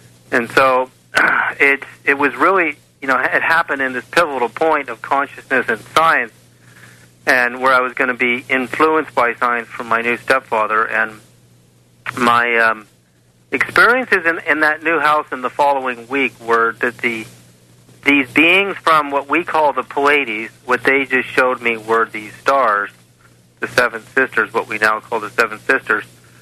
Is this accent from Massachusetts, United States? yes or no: no; Berkeley, California, United States; also born or lived in Canada; I grew up in the 1960s. I was born in 1961 in Canada, and our whole family moved to Berkeley during all the riots for the Vietnam War protests